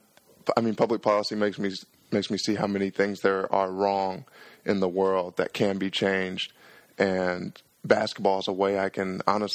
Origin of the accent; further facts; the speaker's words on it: Atlanta, Georgia, United States; I love playing in front of people of my hometown. I love playing in Atlanta and being back home.